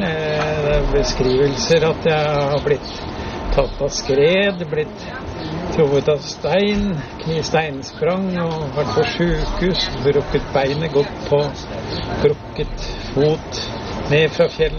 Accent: Oslo, Norway; jeg er egentlig fra Oslo, men jeg har en lang historie i Jostedalen

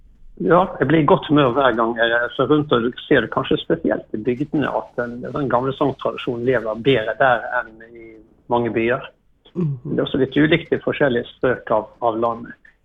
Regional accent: Bergen, Vestland, Norway; det er jo naturlig nok en forskjell på større steder som hjembyen min, Bergen, med ja, knapt 300 000 mennesker

